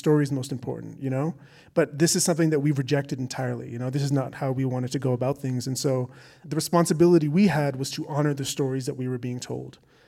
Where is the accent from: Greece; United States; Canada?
Canada; And so I think, with my being Canadian, I think in some way, here in Canada, the CBC has a very particular kind of resonance.